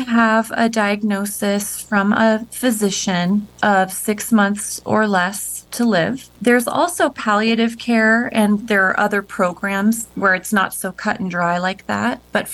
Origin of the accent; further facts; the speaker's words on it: Washington, United States; Yeah, so I grew up in Washington, but my family lives out here.